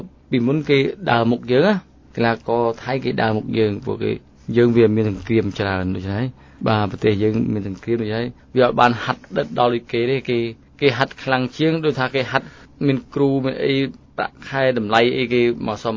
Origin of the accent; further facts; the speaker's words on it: Moung Ruessei, Battambang, Cambodia; បាទសុកកំណាត់គឺសុកមោងសីខេត្តបាត់ដំបង